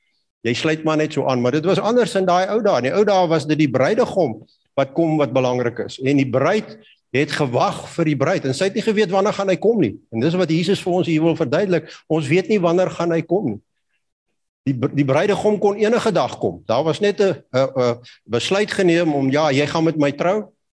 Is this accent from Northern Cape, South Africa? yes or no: yes; Northern Cape, South Africa; ek het groot geword in die Kalahari. Min of meer bietjie noord van waar Androle op die oomblik is.